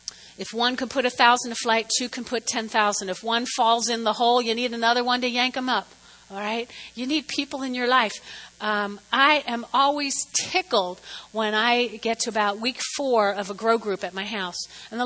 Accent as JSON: {"language": "English", "region": "New Jersey", "country": "United States", "tie": "born or raised there", "said": "So I grew up in North Jersey. You all know that. I grew up on this street as big as Weldon Avenue behind us, but they were all single-family homes."}